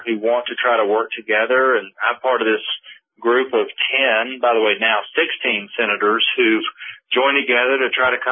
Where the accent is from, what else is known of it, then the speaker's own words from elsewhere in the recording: Arkansas, United States; I'm from Arkansas, and in our state, we just know this